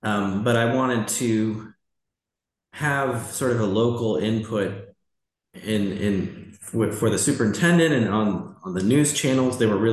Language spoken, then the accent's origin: English; St. Louis, Missouri, United States; Yeah, so I grew up in the St. Louis area was kind of interested in biology for a long time, but didn't exactly know much about research science.